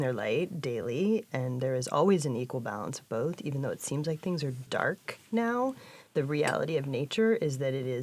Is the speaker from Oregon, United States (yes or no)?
yes; Oregon, United States; I grew up in Oregon in the 70s, which I think was even like a further layering of environmentalism and awareness and caring about trees and environment. And then when I moved to New York